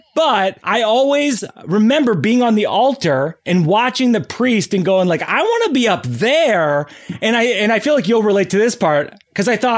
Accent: Shrewsbury, Massachusetts, United States; I grew up in Shrewsbury.

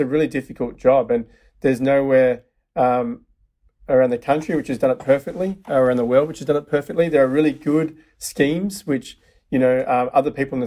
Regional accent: Melbourne, Victoria, Australia; now in San Francisco, United States; From Melbourne, Australia. Well, San Francisco.

